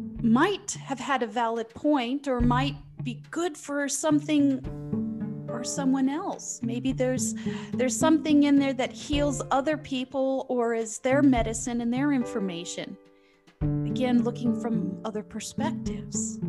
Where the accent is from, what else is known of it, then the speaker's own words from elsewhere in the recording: New Orleans, Louisiana, United States; I come from New Orleans, so I don't believe we live in a soup.